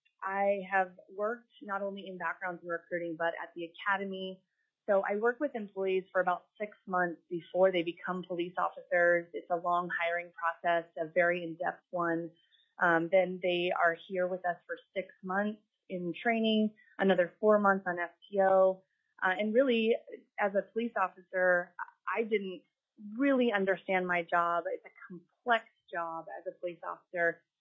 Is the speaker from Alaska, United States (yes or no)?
yes; Alaska, United States; I've born and raised in Alaska